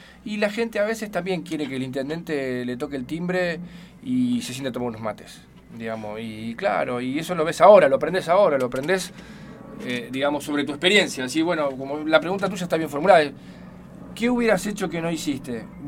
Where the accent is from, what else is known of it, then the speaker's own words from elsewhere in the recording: Morón, Buenos Aires Province, Argentina; soy la tercera generación de mi familia, nacido y criado en Morón, yo me cruzo todo el día con gente que tiene que ver con mi familia